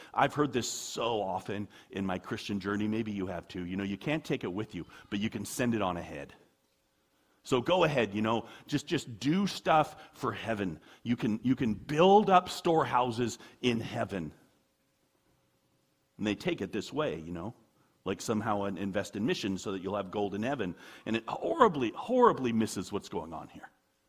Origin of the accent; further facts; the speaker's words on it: United States; I'm an American. I we're in the top 2% of the world.